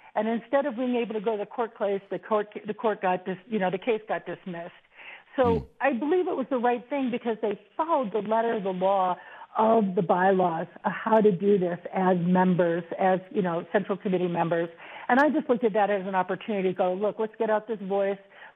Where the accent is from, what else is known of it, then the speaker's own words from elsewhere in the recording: Chicago, Illinois, United States; also born or lived in Washington, D.C. / New York; I came from Washington, D.C., upstate New York, and I grew up in Chicago.